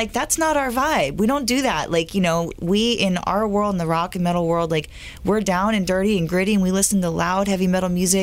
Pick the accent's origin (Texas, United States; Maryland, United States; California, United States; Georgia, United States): California, United States; Los Angeles; The first time I played at the Whiskey, because I'm from here, this is my hometown. You know, the Whiskey is my home stage.